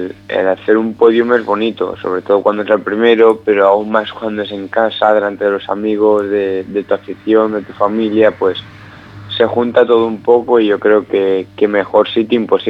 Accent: Valencian Community, Spain; Yo valenciano, pero tengo mis padres y la familia son del norte.

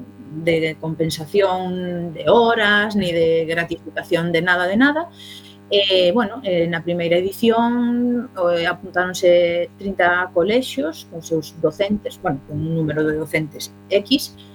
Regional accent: Narón, Galicia, Spain; eu son de Narón

